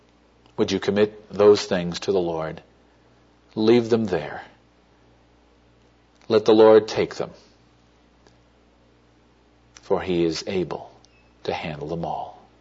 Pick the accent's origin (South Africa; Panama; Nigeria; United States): United States; New Jersey; I come from the East Coast, born and raised right outside of New York City in New Jersey. Most people, when I tell them I lived and grew up in New Jersey, they always say, "What exit?"